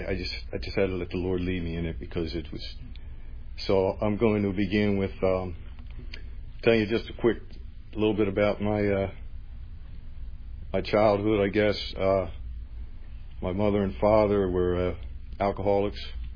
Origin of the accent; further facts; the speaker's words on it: New Jersey, United States; I'm 59 years old, and I'm from New Jersey.